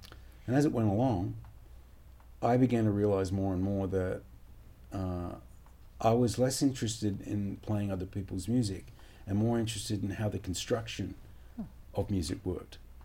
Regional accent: Perth, Western Australia, Australia; growing up in Perth in Western Australia, in such an isolated city geographically in the world

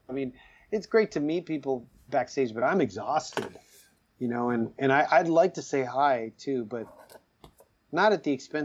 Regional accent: Willowdale, Ontario, Canada; And, I grew up in Willowdale, and it was pretty wild.

